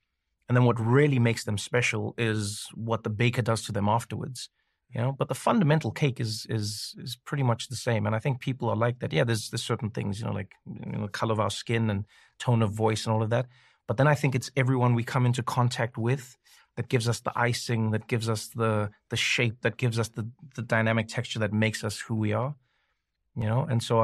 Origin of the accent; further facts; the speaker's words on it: South Africa; I was born and raised in South Africa, right? I was born in 1984. So that was, you know, 6 years before apartheid ended, born to a black mother and a white father